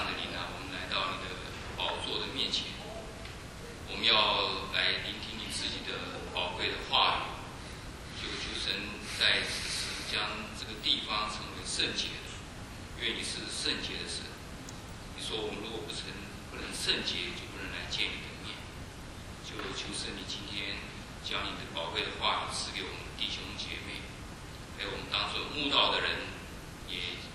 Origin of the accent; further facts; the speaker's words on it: China; 那当然去年我们也知道有一个我们中国人自己叫做林来峰的